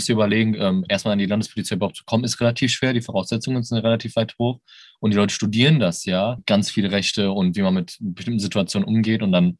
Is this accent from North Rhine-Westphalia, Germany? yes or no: yes; Essen, North Rhine-Westphalia, Germany; Also ich bin ja auch Essener